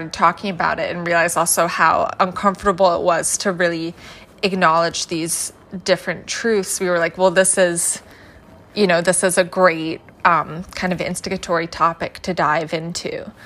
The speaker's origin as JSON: {"language": "English", "country": "United States", "said": "just to give you context that I'm from the States"}